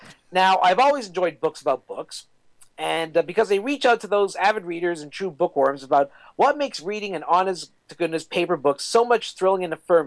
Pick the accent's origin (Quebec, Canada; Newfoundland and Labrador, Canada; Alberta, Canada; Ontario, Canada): Quebec, Canada; Montreal; I have also mourned the closing of many independent family-owned bookstores in my hometown of Montreal.